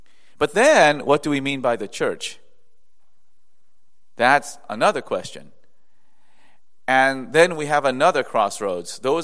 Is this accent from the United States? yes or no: yes; the South, United States; I grew up in the South, where I was surrounded by people who believed that the Bible was inerrant and infallible.